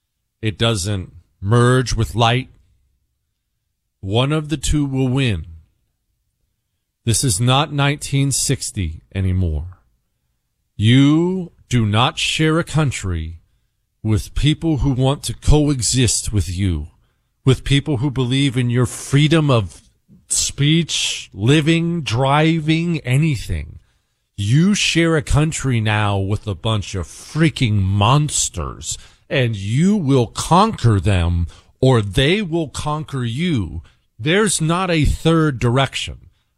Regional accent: United States; it's a foreign name and I'm an American and I don't know how to say anything foreign.

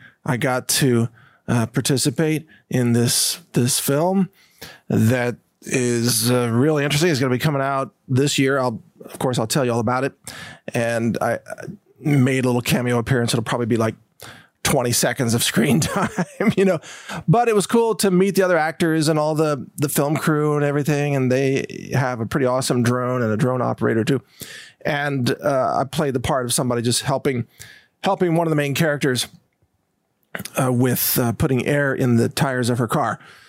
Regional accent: Midwest, United States; Kind of like St. Louis, you know, and I'm from the Midwest.

